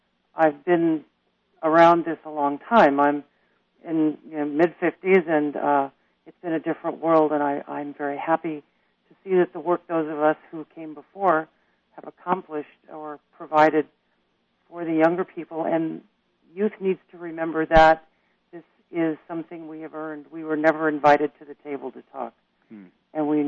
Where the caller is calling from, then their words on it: Laguna Beach, California, United States; Laguna Beach, California.